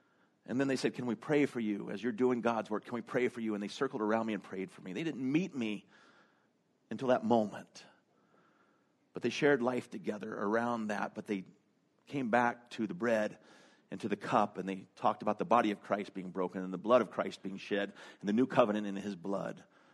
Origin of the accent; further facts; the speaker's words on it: Canada; now in Raleigh, United States; we're from Canada, you're from Detroit, you're from Georgia, and we're all now in Raleigh, North Carolina.